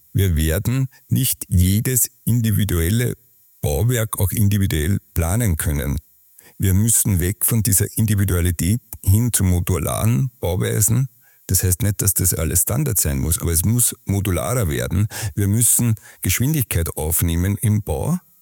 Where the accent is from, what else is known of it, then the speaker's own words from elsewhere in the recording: Austria; Als Österreicher fühle ich mich natürlich jetzt herausgefordert.